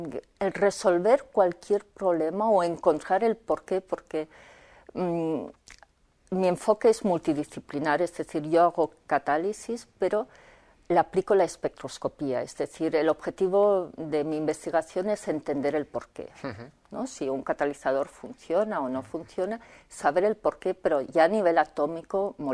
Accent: Vitoria, Basque Country, Spain; yo soy de Vitoria, del País Vasco, allí tuve un profesor de física

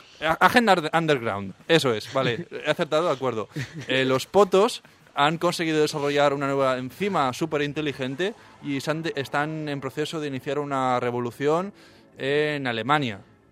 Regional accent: Manises, Valencian Community, Spain; cerca de mi pueblo Manises, Manisa.

